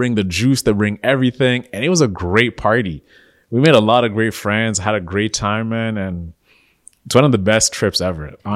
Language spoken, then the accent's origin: English; Canada; I'm like, guys, relax. Like, we're Canadian.